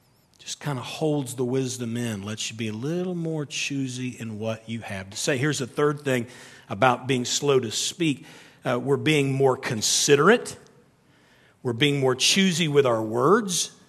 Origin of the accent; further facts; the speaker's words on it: the South, United States; I was raised in the South, and my mom and my sisters speak so slowly.